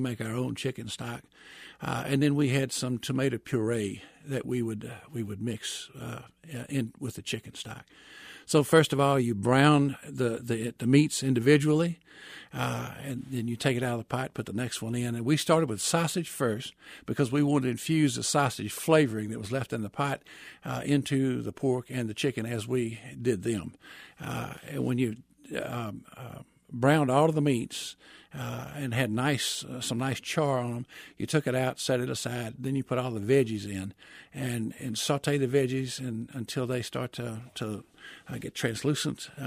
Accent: Louisiana, United States; Well, first of all, I grew up in Louisiana, and Louisiana has some wonderful foods.

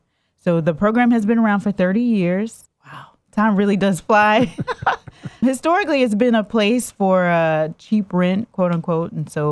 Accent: New Orleans, Louisiana, United States; also born or lived in Chatsworth, Georgia; Yes. Yes, I'm from New Orleans originally.

